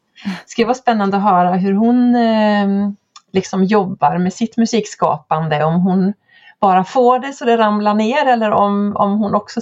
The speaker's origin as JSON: {"language": "Swedish", "town": "Kalix", "region": "Norrbotten County", "country": "Sweden", "tie": "born or raised there", "said": "Jag var hemma i Kalix i somras."}